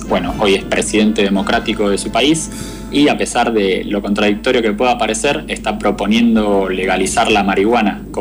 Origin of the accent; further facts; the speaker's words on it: Argentina; nosotros como argentinos la realidad es que no tenemos ni la más mínima idea de lo que sucede en Centroamérica